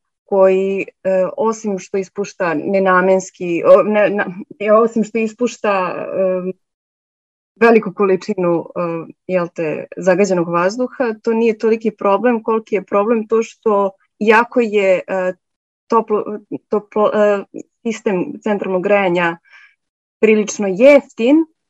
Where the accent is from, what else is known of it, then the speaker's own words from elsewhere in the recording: Požarevac, Braničevo District, Serbia; Ja dolazim iz Požarevca koji u suštini se ne nalazi na listi najzagađenijih gradova zbog toga što nemamo merač za zagađenje vazduha